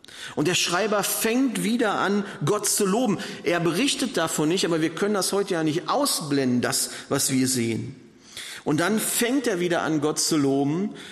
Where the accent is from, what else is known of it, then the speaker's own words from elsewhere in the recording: North Rhine-Westphalia, Germany; Schicht im Schacht zu machen, wie man im Ruhrgebiet sagt, wo ich herkomme.